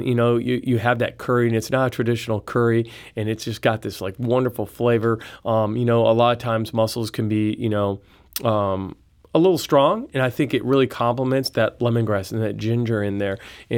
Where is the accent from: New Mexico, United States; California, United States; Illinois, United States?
New Mexico, United States; Santa Fe; I loved growing up in Santa Fe, New Mexico. My family, had a restaurant there for 27 years.